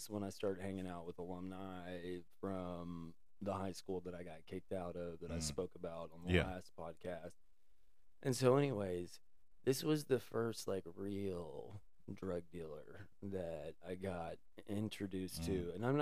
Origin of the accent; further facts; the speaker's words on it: Houston, Texas, United States; I am from Houston, yes.